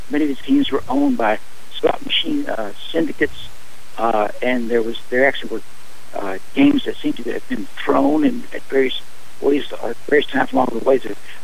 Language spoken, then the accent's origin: English; Texas, United States; Well, I grew up actually in East Texas, and I grew up about 20 miles, a good part of my life, in Texas, 20 miles from the Louisiana border.